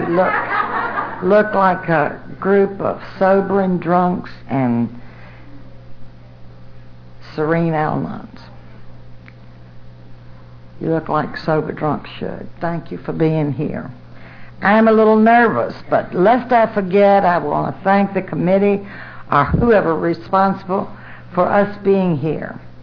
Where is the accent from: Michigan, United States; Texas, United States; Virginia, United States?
Virginia, United States; Smithfield; I am from Smithfield, Virginia